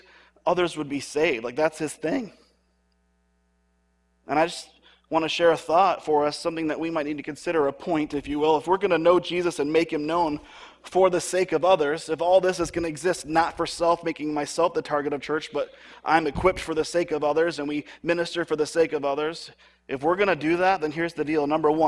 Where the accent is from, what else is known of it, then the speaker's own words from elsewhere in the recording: Royal Oak, Michigan, United States; born there; and of course I was born in Michigan, Royal Oak, Michigan, and moved over here in 1990 to the west side of the state